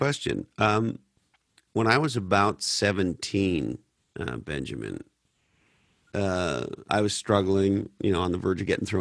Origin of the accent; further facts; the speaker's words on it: Montreal, Quebec, Canada; You know, I grew up in Montreal, Canada.